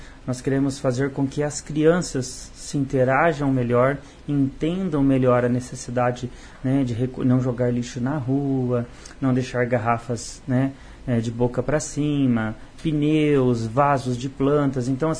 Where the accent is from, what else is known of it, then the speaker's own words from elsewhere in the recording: Iguatemi, Brazil; É a minha primeira legislatura, sou lá do distrito de Iguatemi, sou farmacêutico, tenho 45 anos.